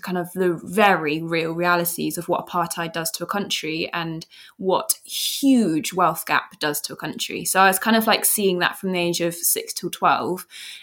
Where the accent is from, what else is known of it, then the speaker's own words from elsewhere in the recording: London, United Kingdom; growing up in London, I mean, it's like a big city, of course, but I didn't really have memories of the urban landscape.